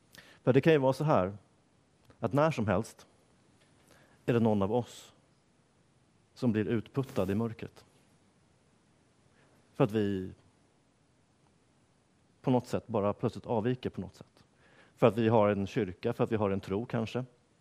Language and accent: Swedish; Norrtälje, Stockholm County, Sweden; Jag växte upp i Norrtälje, en plats norr om Stockholm, 7 mil ungefär. Lite grann en småstad.